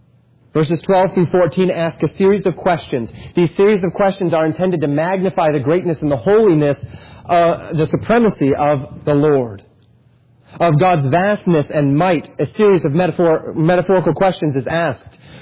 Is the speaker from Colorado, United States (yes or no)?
yes; Colorado, United States; This is particularly, I grew up in Colorado. This is particularly true out there because you go from flat plains to huge mountains.